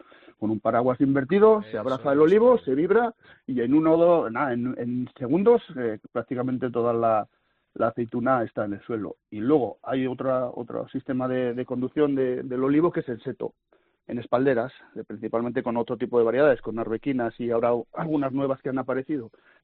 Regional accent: Arellano, Navarre, Spain; yo recuerdo en Arellano, soy de Arellano

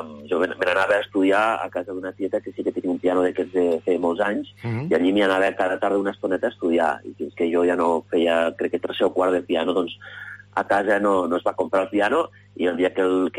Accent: Lleida, Catalonia, Spain; Doncs jo vaig néixer a Lleida, evidentment. A Lleida vaig créixer de petit entre el barri de la Mariola, on vivien, jo encara viuen els meus pares, i també amb el carrer Acadèmia, on era la casa de la meva iaia

